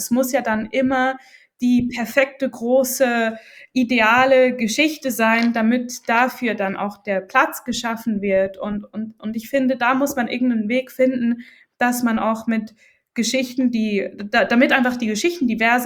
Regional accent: Switzerland; bin jetzt ich als Schweizerin überhaupt berechtigt, in den Libanon zu reisen

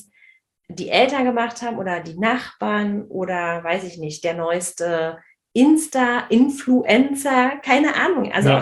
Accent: Berlin, Germany; ich bin in Marzahn aufgewachsen.

